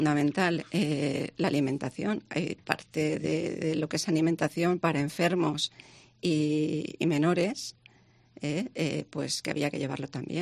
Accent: Valencian Community, Spain; Somos valencianos, estábamos en la ciudad de Valencia

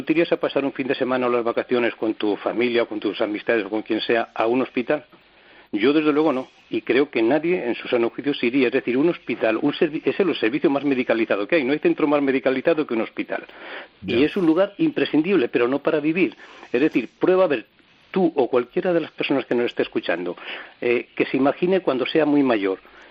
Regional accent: Soria, Castile and León, Spain; mira, yo soy de Soria

